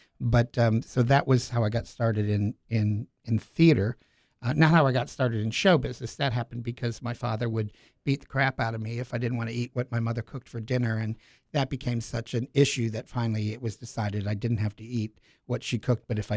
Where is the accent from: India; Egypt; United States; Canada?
United States; Shelton, Connecticut; now in Orlando, United States; Well, I'm from Connecticut, born and raised in a little town called Shelton, but I will always consider Orlando home.